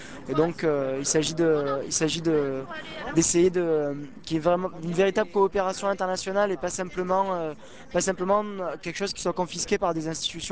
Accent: Marseille, Provence-Alpes-Côte d'Azur, France; je suis de Marseille en France et j'ai 22 ans.

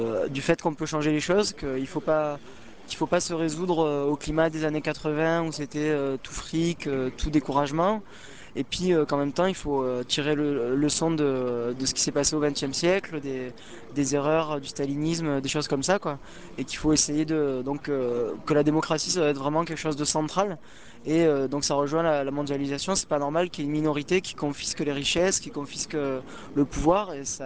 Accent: Marseille, Provence-Alpes-Côte d'Azur, France; je suis de Marseille en France et j'ai 22 ans.

